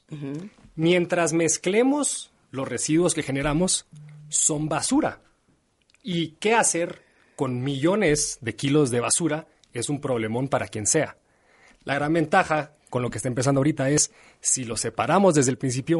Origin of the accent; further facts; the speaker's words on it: Mexico; Mira, generamos mucha basura como mexicanos.